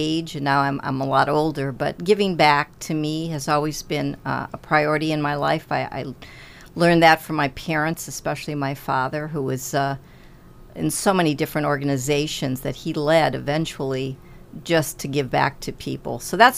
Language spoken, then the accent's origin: English; Ohio, United States; moved away as an adult; now in Massachusetts, United States; I am not. I'm from Ohio, from the Midwest originally, but have lived in Massachusetts now for over 40 years. So I feel like I'm a native.